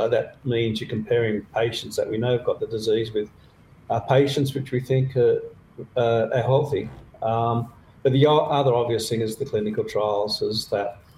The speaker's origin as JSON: {"language": "English", "town": "Sydney", "region": "New South Wales", "country": "Australia", "tie": "born or raised there", "lives_now": "Melbourne, Australia", "said": "I am very proud Melbourneian, even though I grew up in Sydney."}